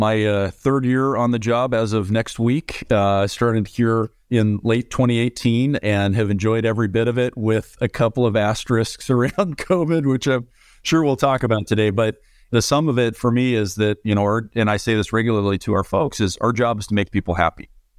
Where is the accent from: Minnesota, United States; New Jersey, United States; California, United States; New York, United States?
California, United States; San Francisco; born there; I was born in San Francisco. I'm a West Coast guy.